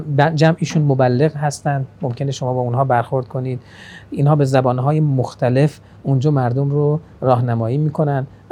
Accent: Iran; ولی این ما به عنوان یک ایرانی توجه داشته باشیم

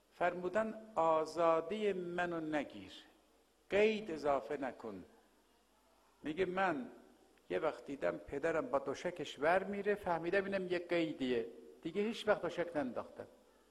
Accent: Tehran, Tehran Province, Iran; یه محله هست محله امیریه در تهران، ما اونجا بزرگ شدیم، نسبتا محله متدینین بود.

